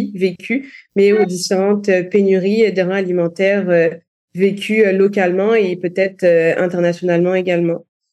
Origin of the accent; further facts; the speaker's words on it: Gabon; Étant petite, moi, j'ai beaucoup voyagé au travers de mon pays d'origine. Quand j'avais, je pense, 12 ans, on faisait un petit peu le tour du Gabon en famille.